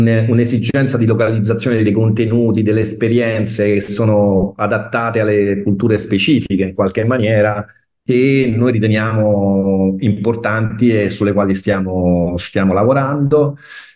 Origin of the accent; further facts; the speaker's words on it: Rome, Lazio, Italy; born there; Ti sto rispondendo da Roma in questo momento e sono romano, diciamo, di nascita.